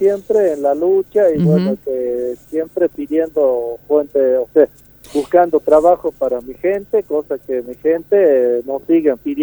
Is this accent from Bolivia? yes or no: no; Argentina; también somos argentinos también, como cualquier gente